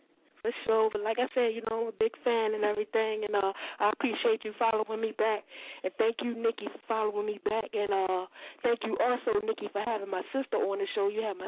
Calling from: Baltimore, Maryland, United States; I'm calling from Baltimore, Maryland.

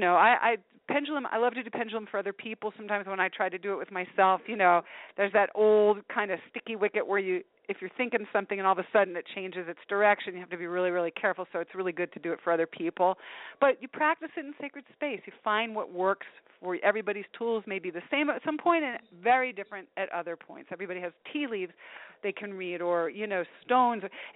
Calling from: Southwest, United States; I'm in the Southwest.

